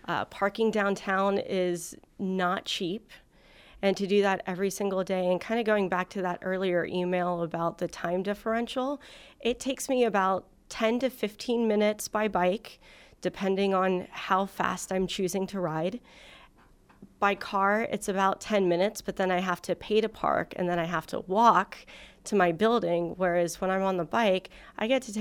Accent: San Antonio, Texas, United States; also born or lived in San Francisco Bay Area; I grew up in San Antonio, didn't really bike in that way until I got to college in the San Francisco Bay Area, and then coming back to San Antonio several years ago

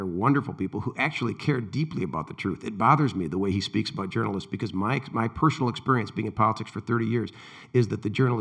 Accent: Pontiac, Michigan, United States; But my hometown of Pontiac.

